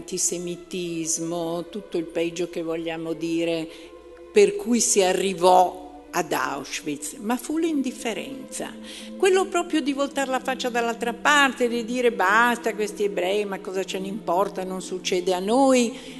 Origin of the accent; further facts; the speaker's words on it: Milan, Lombardy, Italy; sono nata a Milano, una famiglia milanese da 2-3 generazioni e una famiglia ebraica laica.